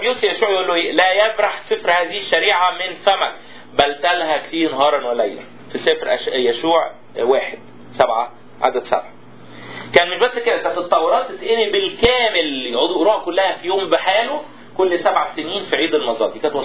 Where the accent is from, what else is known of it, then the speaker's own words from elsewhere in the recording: Upper Egypt, Egypt; لغايه دلوقتي عندنا في الصعيد يقول لك عيله مين